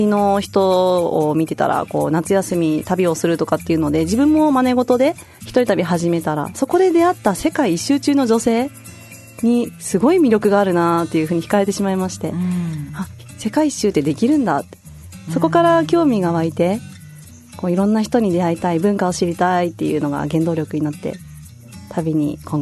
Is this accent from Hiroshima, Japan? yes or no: yes; Hiroshima, Japan; born there; 広島生まれで純粋な日本人です。